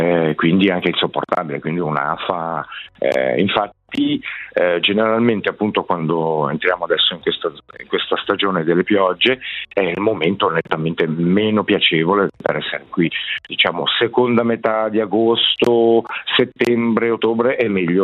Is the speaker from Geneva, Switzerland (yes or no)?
no; Ticino, Switzerland; moved away as an adult; now in Cape Verde; io sono un ticinese, diciamo direi medio, sono trasferito a Capoverde dopo una carriera militare professionale.